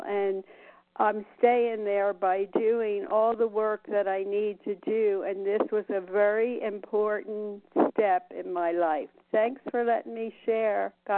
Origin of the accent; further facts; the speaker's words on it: Las Vegas, Nevada, United States; from Las Vegas.